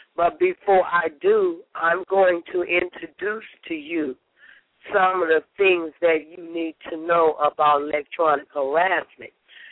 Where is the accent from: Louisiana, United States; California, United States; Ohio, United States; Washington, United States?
California, United States; Richmond; I'm from Richmond, California